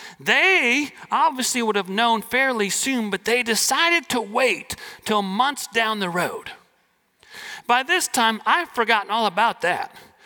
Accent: Wisconsin, United States; also born or lived in Washington, D.C.; Even though I played sports in high school in Washington, D.C., I was born in Wisconsin. I grew up in a little town there. We were in a farm community

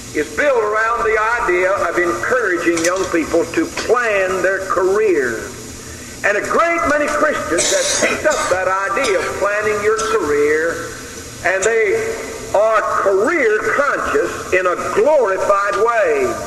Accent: the South, United States; Now, I'm from the South myself, so I can talk to those of you who are from the South.

